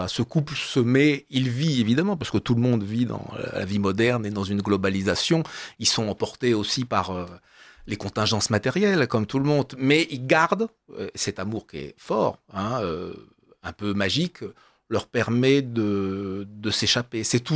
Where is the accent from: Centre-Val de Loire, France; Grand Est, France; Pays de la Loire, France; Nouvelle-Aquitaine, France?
Centre-Val de Loire, France; Bourges; now in Paris, France; On reste toujours un provincial. Moi, je suis un petit berrichon, un berruyer. Je suis né à Bourges.